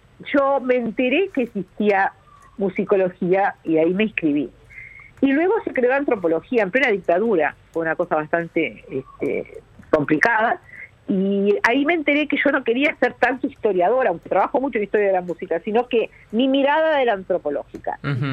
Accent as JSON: {"language": "Spanish", "country": "Uruguay", "tie": "born there", "said": "pude hacer esta carrera pura y exclusivamente porque nací en Uruguay y estaba"}